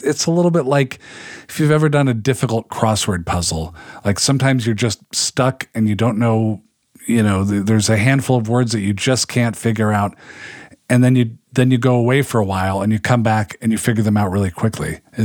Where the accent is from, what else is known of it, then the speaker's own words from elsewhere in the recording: Pacific Northwest, United States; I'm from the Pacific Northwest. Maybe there's like a memories of childhood cultural thing going on.